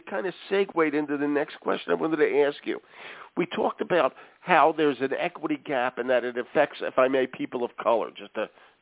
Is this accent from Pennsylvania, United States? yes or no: yes; Philadelphia, Pennsylvania, United States; I'm from Philadelphia originally, so we it's a genetic thing, okay?